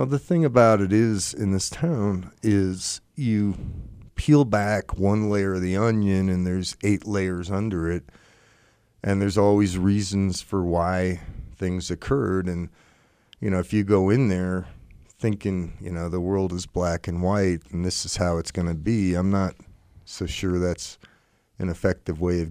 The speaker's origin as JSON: {"language": "English", "region": "Vermont", "country": "United States", "tie": "born or raised there", "lives_now": "Park City, United States", "said": "I've moved here over 20 years ago, and worked for United Park City Mines Company for 10 years. I came from Vermont, grew up in Vermont."}